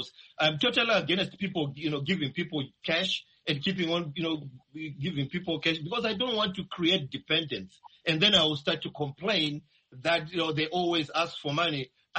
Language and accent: English; Masvingo, Zimbabwe; I come from Masingo province, Murinye area, just after Kayo Demo, the rural areas that are there. That's why, you know, I grew up.